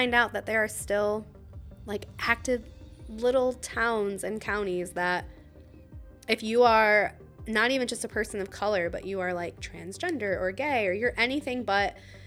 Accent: Ohio, United States; Again, we're from Ohio, so I think we're kind of, like, naive in a way because we don't, none of that is around here.

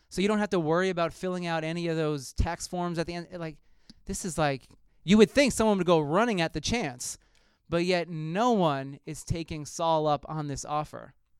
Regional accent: New York, United States; accent: New York; My accent from 2006, I don't know where it's such a strong New York accent. I sound like a completely different person.

